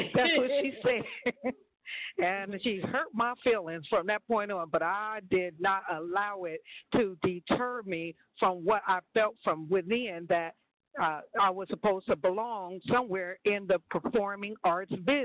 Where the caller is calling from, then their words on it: California, United States; Straight from California.